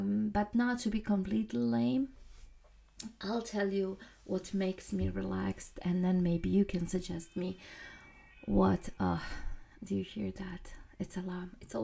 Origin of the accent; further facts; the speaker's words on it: Croatia; since I'm coming from Croatia, and not only from Croatia, but from an island in Croatia, I always had this part of beach and leave me alone part every single summer